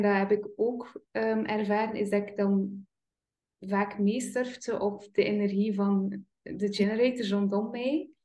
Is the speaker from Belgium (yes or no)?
yes; West Flanders, Belgium; Ja, als West-Vlaming zijn we daar heel goed in.